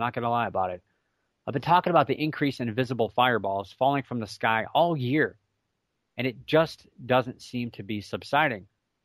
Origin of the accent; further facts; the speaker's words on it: Mentor, Ohio, United States; Now, I liked it because I'm from Mentor, Ohio. I grew up in Mentor, Ohio.